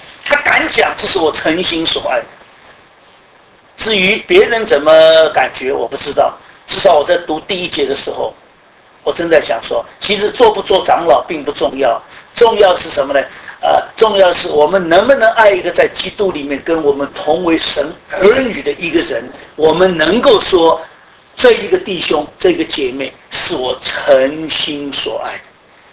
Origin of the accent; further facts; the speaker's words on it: Shanghai, China; 我们上海人最会了，最会了